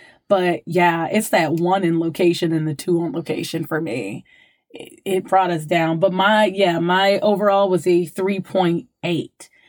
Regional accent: New Orleans, Louisiana, United States; And you grew up in California. I grew up in New Orleans. We grew up in hood.

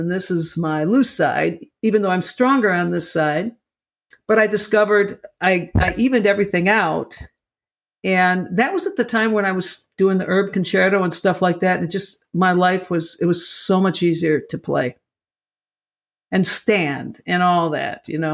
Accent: Lockport, Illinois, United States; Lockport, Illinois.

